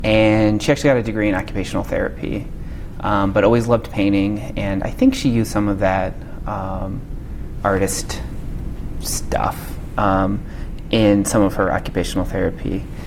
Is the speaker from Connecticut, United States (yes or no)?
no; St. Louis, Missouri, United States; born there; So I was born in St. Louis in 1983.